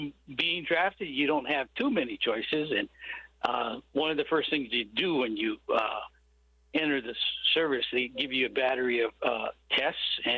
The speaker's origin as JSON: {"language": "English", "region": "Hawaii", "country": "United States", "tie": "born or raised there", "also_born_or_lived": "Washington", "said": "Growing up in Hawaii in the 60s, the decade of the 60s, I sort of lived kind of a sheltered life, if you will, although I had lived in Washington State for a number of years with my parents."}